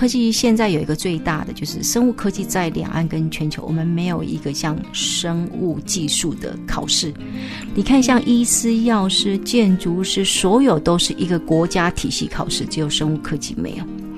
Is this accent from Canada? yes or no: no; China; 我们中国人最喜欢吃红烧的